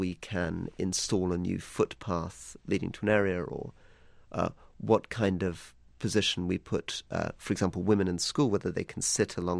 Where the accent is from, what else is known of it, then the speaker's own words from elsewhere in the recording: Malaysia; I grew up in Muslim countries, and my father was a diplomat. I grew up in Malaysia. I then worked in Indonesia.